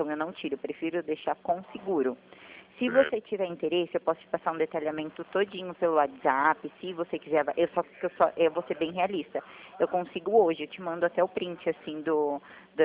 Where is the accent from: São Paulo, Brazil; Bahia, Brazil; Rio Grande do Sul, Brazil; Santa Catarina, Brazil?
São Paulo, Brazil; Limeira; De Limeira.